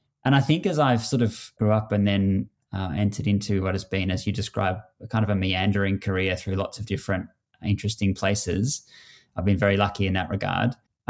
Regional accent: Melbourne, Victoria, Australia; where I grew up in St Kilda in inner Melbourne, inner South Melbourne

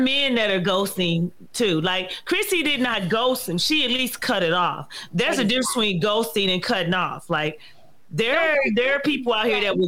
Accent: Chicago, Illinois, United States; Let me tell you something. I'm from Chicago. Bus come by this bus stop every 5 minutes.

